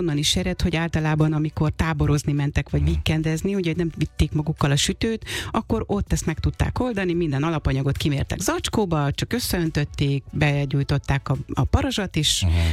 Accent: Békés, Hungary; Békés megyéből származom egyébként, és ott ez egy tradicionális süti

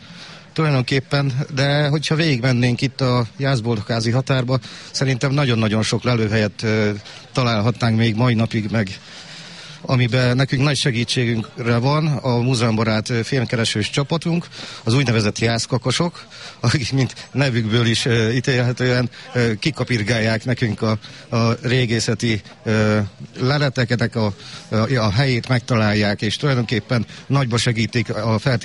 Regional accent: Jász-Nagykun-Szolnok, Hungary; valóban tőzsgyökeres jásznak mondhatom magamat. Több ízedlegeni felmenőim a jászságba születtek, és ez több mint három generáció, az azt jelenti, hogy én mondhatom magamról, hogy jász vagyok.

